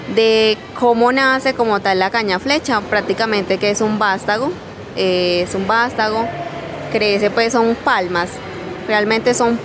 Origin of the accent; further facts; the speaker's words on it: Tuchín, Córdoba, Colombia; Yo soy del municipio de Tuchín, Córdoba.